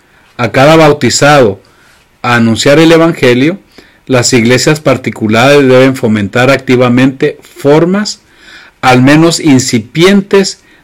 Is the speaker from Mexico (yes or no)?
yes; Mexico; Como mexicano le digo